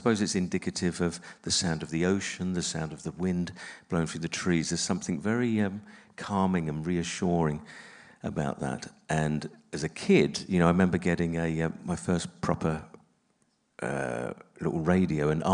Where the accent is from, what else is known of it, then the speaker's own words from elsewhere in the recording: London, United Kingdom; also born or lived in Suffolk; I was not unhappy growing up in East London